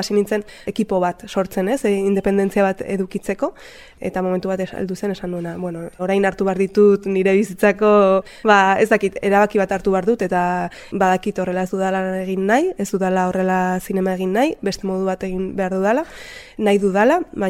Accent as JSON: {"language": "Basque", "town": "Lakabe", "region": "Navarre", "country": "Spain", "tie": "born there", "said": "Ba, ni Lakaben jaio nintzen, Lakabe bada herri okupatu bat, Nafarroako ipar hegoaldean dagoena"}